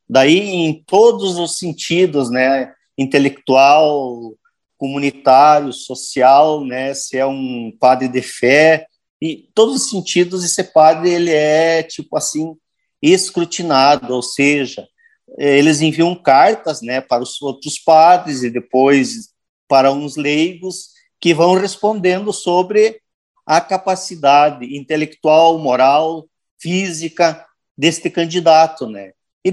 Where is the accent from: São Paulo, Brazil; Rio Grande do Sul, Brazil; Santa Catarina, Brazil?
Rio Grande do Sul, Brazil; Ijuí; Eu sou natural de Ijuí, aqui da região noroeste do estado, dá 40 quilômetros de Cruz Alta.